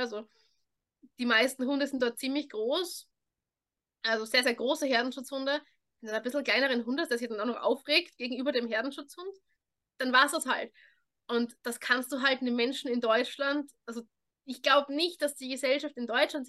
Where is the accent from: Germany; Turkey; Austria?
Austria; born there; moved away; Ich bin ja eigentlich in Österreich geboren, lebe jetzt auf so einer Insel zwischen England und Frankreich.